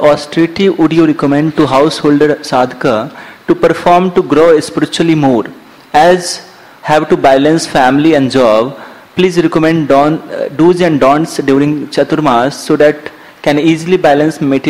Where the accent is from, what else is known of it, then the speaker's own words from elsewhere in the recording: Pune, Maharashtra, India; moved away as an adult; Actually, I started chanting last year in November, and because I came from Pune to Assam for work, I chant on hand fingers since I don't have bead.